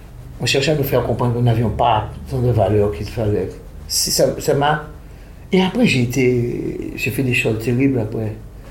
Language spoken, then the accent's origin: French; Guadeloupe, France; Je dis que ça m'a rendu très fier de Guadeloupe. Je suis de Guadeloupe.